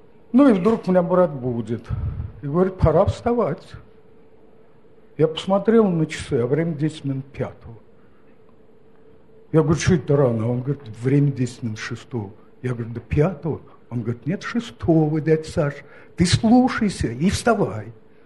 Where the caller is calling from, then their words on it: Samara, Samara Oblast, Russia; из Самары.